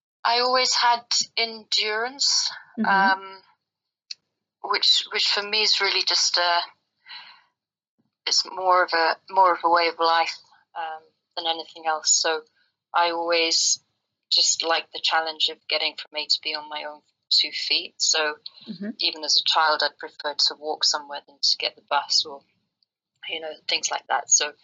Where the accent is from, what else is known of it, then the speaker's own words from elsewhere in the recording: London, United Kingdom; Well, I'm from London, the outskirts of London.